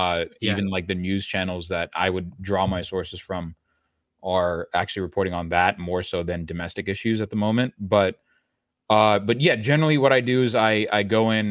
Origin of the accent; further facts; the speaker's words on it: Tamil Nadu, India; because I'm from Tamil Nadu originally.